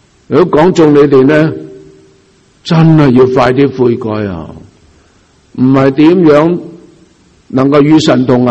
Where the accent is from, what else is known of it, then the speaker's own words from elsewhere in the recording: China; 所以我哋中国有个天坛㗎嘛，我哋中国人天有眼㗎嘛